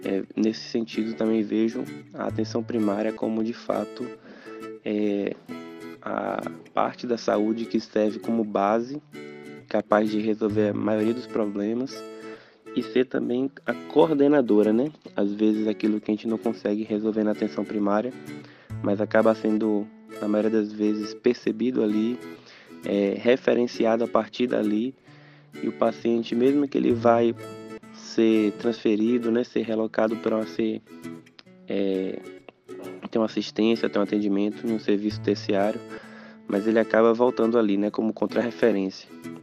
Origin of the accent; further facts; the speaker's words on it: Jequié, Bahia, Brazil; Antes daqui eu tive a oportunidade de trabalhar na unidade do meu município, de onde eu sou natural mesmo, né, de Jequié, que é o povoado de Itajuru